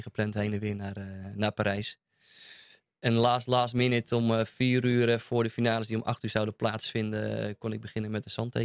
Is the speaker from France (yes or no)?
no; Huizen, North Holland, Netherlands; now in Blaricum, Netherlands; Ik kom zelf ook uit Huizen van oorsprong. Ik woon nu in Blaricum.